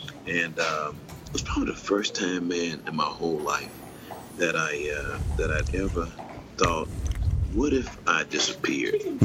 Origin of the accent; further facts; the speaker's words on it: Houston, Texas, United States; You know, so I grew up in Houston, Texas. And I grew up in a Houston that was racially polarized, that was economically polarized as well.